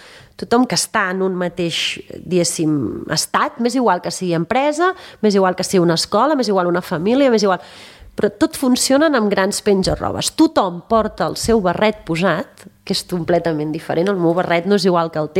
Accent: Sant Celoni, Catalonia, Spain; jo vinc de Sant Celoni, un poble molt tancat, no?

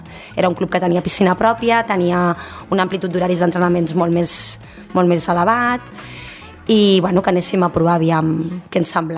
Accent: Cardedeu, Catalonia, Spain; Jo soc de Cardedeu.

